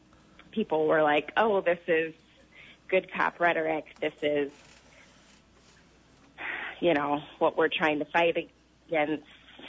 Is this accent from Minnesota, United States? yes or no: no; Michigan, United States; A lot of my fear of police comes from where I grew up in Michigan.